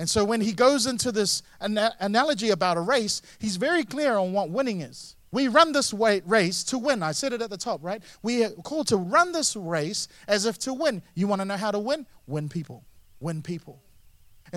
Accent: New Zealand; Now, growing up in New Zealand, I used to always get jealous of the Australian Olympic team.

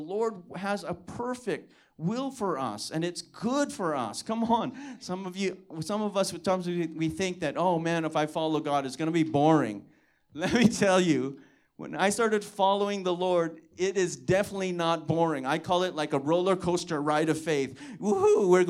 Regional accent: Hawaii, United States; You got to understand, I'm from Kauai. I'm from this country island.

